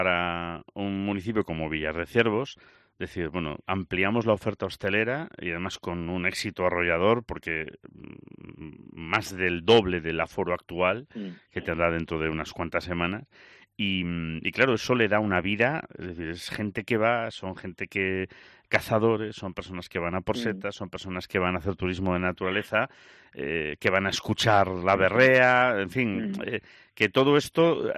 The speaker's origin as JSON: {"language": "Spanish", "region": "Galicia", "country": "Spain", "said": "Yo soy gallego de origen y no me quedan mal las vieiras"}